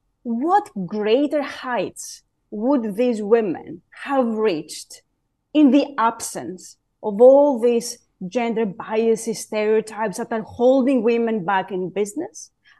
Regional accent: Athens, Attica, Greece; accent: Greek; English is a second language; I'm originally from Greece, from Athens, in case, you know, anyone could not tell by my Greek accent.

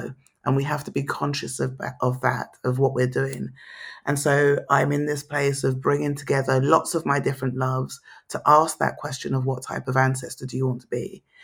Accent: London, United Kingdom; I was born in Southeast London. You know, I grew up, I was brought up Catholic, went to convent school. My father, Nigerian, Igbo. My mother, Guyanese, Amerindian.

